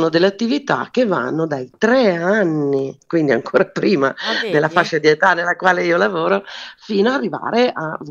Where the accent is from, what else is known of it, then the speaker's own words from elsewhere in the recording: Reggio Emilia, Emilia-Romagna, Italy; sono di Reggio Emilia